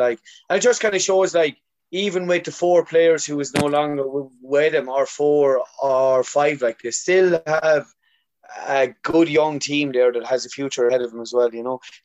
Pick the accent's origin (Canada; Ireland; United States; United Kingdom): Ireland; Tipperary; when we were growing up in West Tip